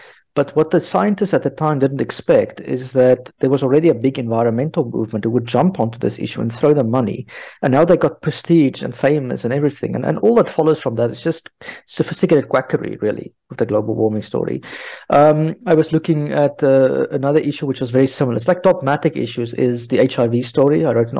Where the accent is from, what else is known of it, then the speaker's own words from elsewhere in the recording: South Africa; now in France; I stay in France, but I'm actually from South Africa originally.